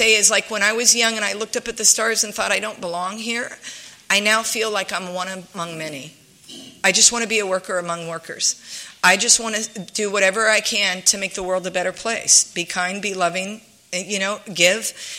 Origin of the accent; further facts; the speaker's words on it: San Diego, California, United States; born there; So I was born in San Diego.